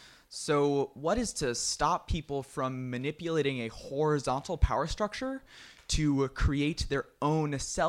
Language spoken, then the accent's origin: English; San Francisco, California, United States; born and raised in San Francisco.